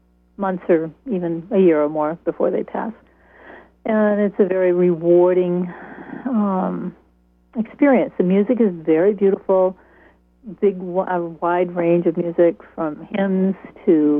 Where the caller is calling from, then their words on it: Liberty, United States; from Liberty.